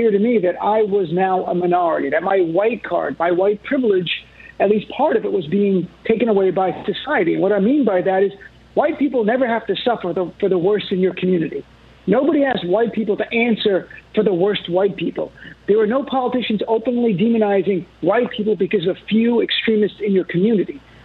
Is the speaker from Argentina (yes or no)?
no; United States; it really is the core of my being as an American here. You know, I went pre-9/11, I was really raised to be a white guy. No exaggeration. My dad's Palestinian. My mom, though, was Italian-American, born here in the States.